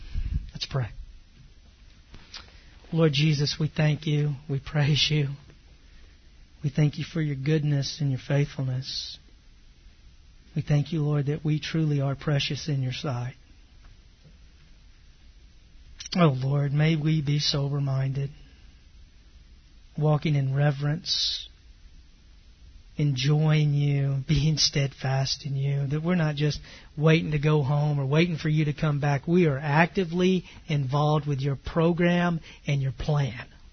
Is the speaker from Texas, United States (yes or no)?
yes; Texas, United States; And growing up in East Texas, it either bites you, stings you, gores you. It's pretty rough country.